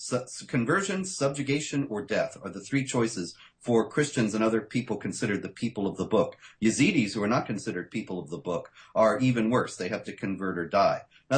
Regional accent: South Carolina, United States; born there; And I was born in South Carolina, and the state motto is Doom Spiro Sparrow, while I breathe, I hope.

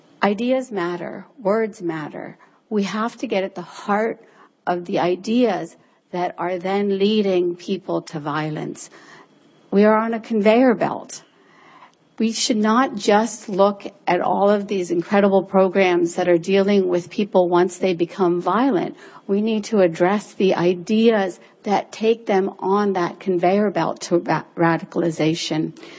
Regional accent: Morgantown, West Virginia, United States; communities from my hometown of Morgantown, West Virginia, to Northern Virginia, to the rest of the world.

